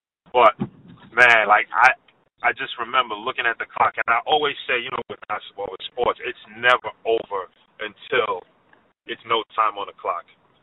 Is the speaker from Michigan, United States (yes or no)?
no; Brooklyn, New York, United States; Yep, I'm from Brooklyn.